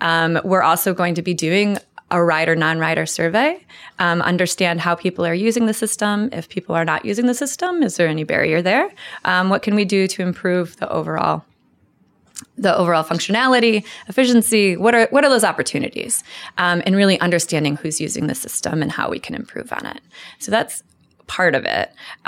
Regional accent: Michigan, United States; I'm originally from Michigan, but I did go to Ohio State, go Bucks.

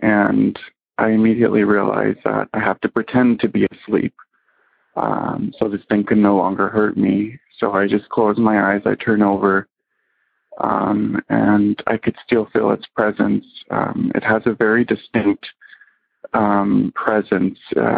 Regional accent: Los Angeles, California, United States; I'm from Los Angeles

